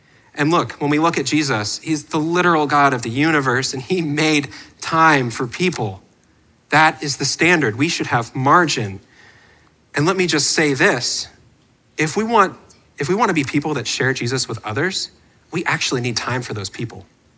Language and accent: English; Canada; I'm Canadian, okay? So I can say that. And I'm from Canada. And when I was growing up, this is often how when I told people I was from Canada, they would respond.